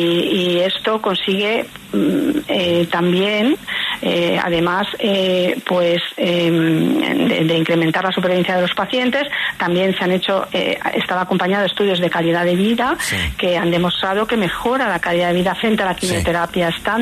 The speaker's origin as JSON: {"language": "Spanish", "country": "Spain", "lives_now": "Madrid, Spain", "said": "yo soy de España, vivo en Madrid"}